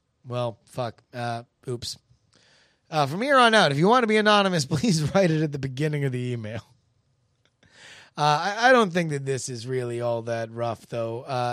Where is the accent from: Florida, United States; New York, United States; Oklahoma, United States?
Florida, United States; this is a natural species where I was born and raised in Florida.